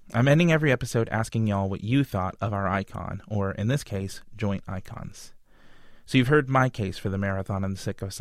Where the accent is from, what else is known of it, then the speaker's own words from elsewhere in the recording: Miami, Florida, United States; like my hometown of Miami, it's been much more like sitting through a horror film